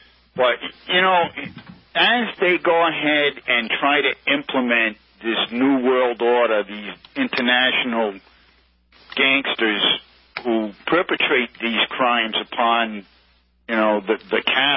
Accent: United States; no, I'm an American.

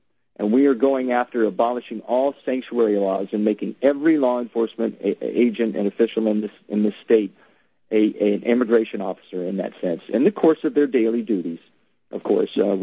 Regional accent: Arizona, United States; and now here, of course, in Arizona, my home state.

